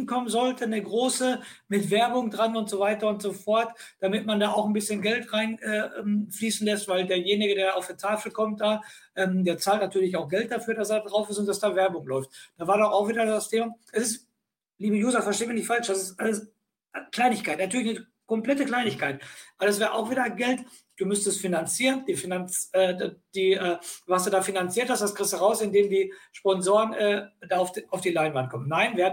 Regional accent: Dortmund, North Rhine-Westphalia, Germany; ich komme ja aus Dortmund, das wisst ihr

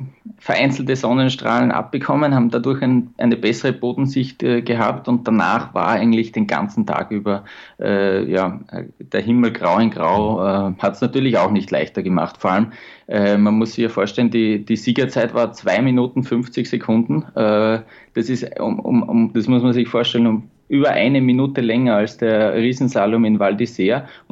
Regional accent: Austria; und das sage ich auch als Österreicher

